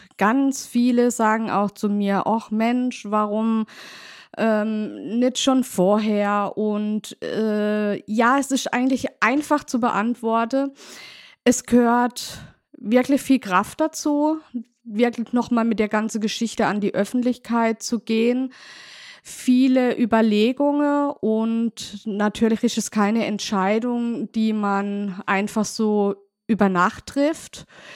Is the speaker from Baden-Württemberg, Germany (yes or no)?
yes; Neuenburg am Rhein, Baden-Württemberg, Germany; Ich komme aus Neuenburg, aus dem schönen Markgräflerland und bin 40 Jahre alt.